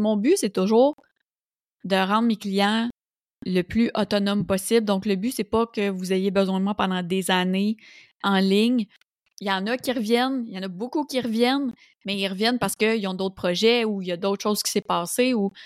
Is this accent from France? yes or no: no; Roussillon, Quebec, Canada; les gens dans mon patelin, dans le Roussillon, sur la rive sud de Montréal